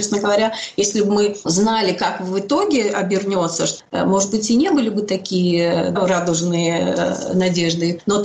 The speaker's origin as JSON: {"language": "Russian", "country": "Georgia", "second_language": "Russian", "said": "но мы, грузин, тоже приглашали"}